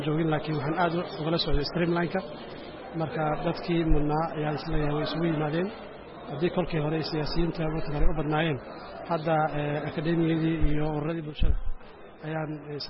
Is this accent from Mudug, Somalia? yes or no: no; Mogadishu, Banaadir, Somalia; waxaan ka socdaa muqdisho